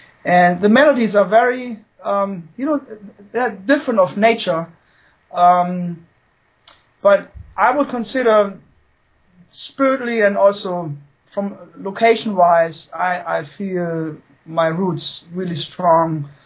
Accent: Germany; also born or lived in Sweden; I was born in Sweden, raised in Germany. And I would say my native background is Scandinavian.

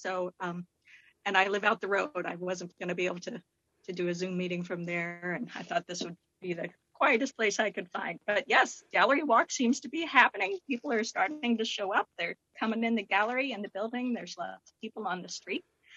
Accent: Midwest, United States; Probably helped that I grew up in the Midwest and not so much ocean around.

